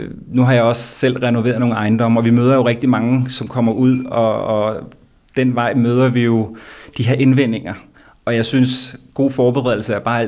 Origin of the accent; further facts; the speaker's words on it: Tårnby, Capital Region, Denmark; jeg er jo født og opvokset i Tårnby, og jeg rykkede jo til Sundby, boede en lejlighed derinde, fandt min kone, Pernille, været sammen mange år, og vi fandt så et lille hus, kom tilbage til Tårnby